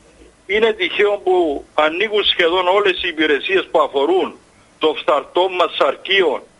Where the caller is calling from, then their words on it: Limassol, Limassol District, Cyprus; από Λεμεσόνο, 68 χρόνος.